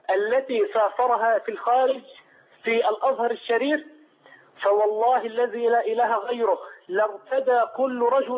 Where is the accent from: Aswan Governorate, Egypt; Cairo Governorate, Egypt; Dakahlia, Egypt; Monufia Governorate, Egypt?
Dakahlia, Egypt; أنا مهندس وأحتاج أن أدرس كلية الدعوة الإسلامية، وقلت له أنا من الدقهلية